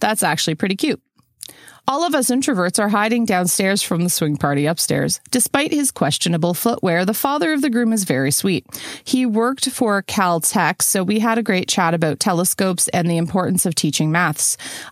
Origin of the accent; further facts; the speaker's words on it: Canada; I'm Canadian.